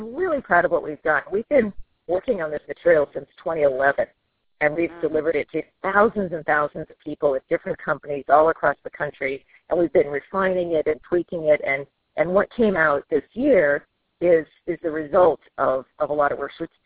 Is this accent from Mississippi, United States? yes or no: no; San Diego, California, United States; What's crazy too is I grew up in San Diego, and I'm black.